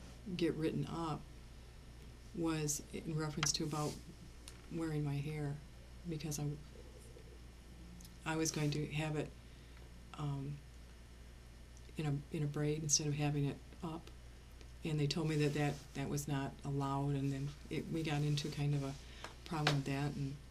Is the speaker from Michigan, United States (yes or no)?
yes; Lansing, Michigan, United States; I grew up in Lansing, went to school in Lansing schools, then went out to Waverly School District, graduated from Waverly High School